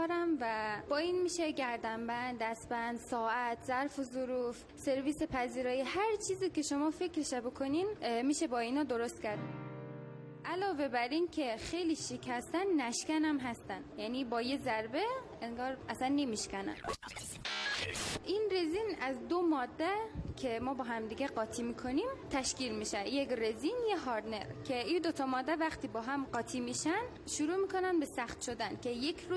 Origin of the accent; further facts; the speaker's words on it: Mashhad, Razavi Khorasan, Iran; born there; 19 سالم، ساکن مشهد و همینجا به دنیا اومدم.